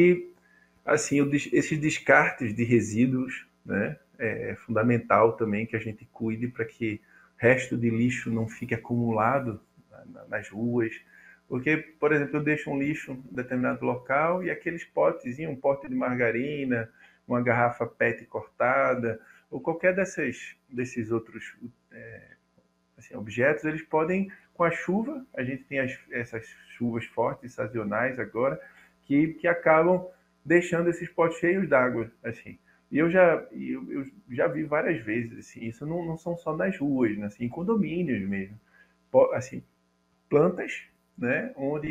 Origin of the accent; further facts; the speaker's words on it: Recife, Pernambuco, Brazil; eu sou do Recife